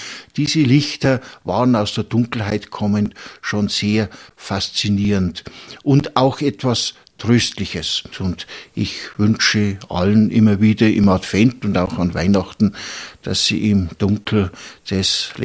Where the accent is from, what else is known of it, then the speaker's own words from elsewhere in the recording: Ruhpolding, Bavaria, Germany; Geboren bin ich in den Bergen in Ruppolding. Vor 60 Jahren war das in den Bergen noch ganz anders, als das heute ist.